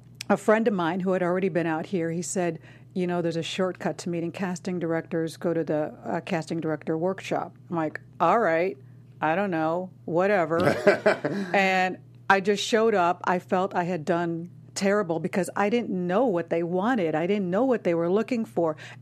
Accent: Chicago, Illinois, United States; I had briefly met right before I came from Chicago.

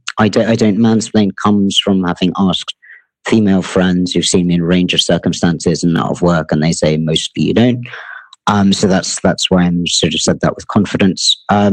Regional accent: United Kingdom; I'm British

